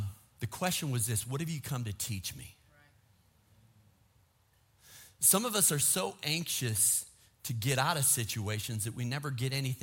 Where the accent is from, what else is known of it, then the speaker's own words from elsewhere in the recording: Minnesota, United States; Now, I grew up in Minnesota.